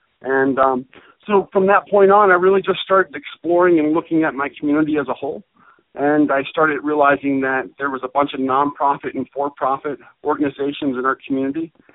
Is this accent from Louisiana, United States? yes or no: no; Phoenix, Arizona, United States; So I retired in 2011 medically and came back to my hometown of Phoenix, Arizona.